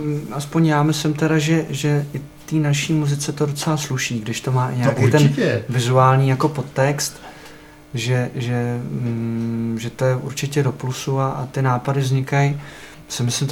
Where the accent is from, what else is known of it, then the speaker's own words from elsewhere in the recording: Lysá nad Labem, Central Bohemian Region, Czechia; my jsme jako vlastně z Lysí původem, když se tu vlastně v Lysí bydlí jenom brácha, ale jsme jako lyská kapela